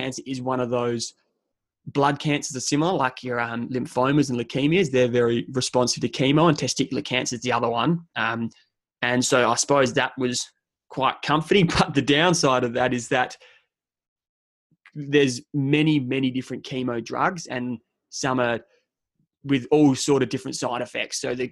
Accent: Adelaide, South Australia, Australia; And then I could have commenced the chemotherapy back home in my hometown being Adelaide.

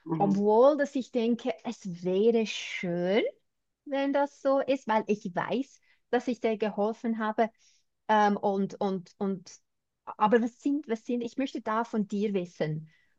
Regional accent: Switzerland; ich bin auch Neuseeländerin. Ich meine, ja, ich bin Schweizerin, aber ich bin schon ein bisschen anders, gell?

